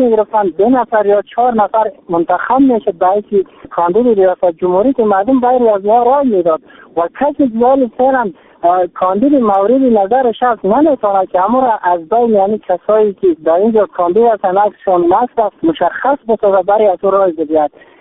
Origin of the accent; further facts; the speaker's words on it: Badakhshan, Afghanistan; از ولسوالی دارایی ولایت بدخشان.